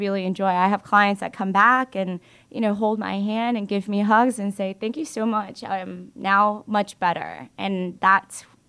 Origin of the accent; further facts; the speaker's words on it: Marietta, Georgia, United States; I grew up in Marietta. So I'm really glad to be back where I grew up and helping the community where I grew up.